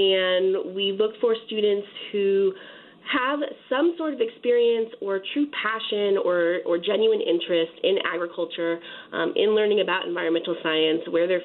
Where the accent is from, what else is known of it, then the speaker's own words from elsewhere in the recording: Connecticut, United States; I grew up raising quarter horses, and I grew up in Northwest Connecticut in a town much smaller than Stanford.